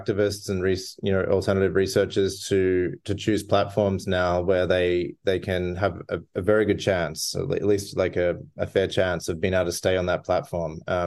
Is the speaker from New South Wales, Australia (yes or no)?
no; Melbourne, Victoria, Australia; I grew up in Australia, in Melbourne, and I just kind of, you know, thought the world was a certain way.